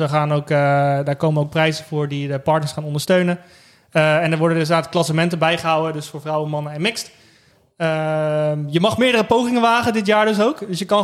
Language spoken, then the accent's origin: Dutch; South Holland, Netherlands; ik kom uit de hoek van Rotterdam, dus ik rijd gewoon naar Arnhem, dat is voor mij het makkelijkste.